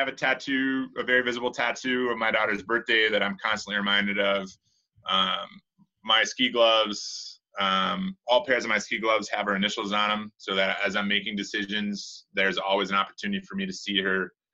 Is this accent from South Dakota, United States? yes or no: yes; South Dakota, United States; The last two after that will be Bosnia and then South Dakota, because I grew up in South Dakota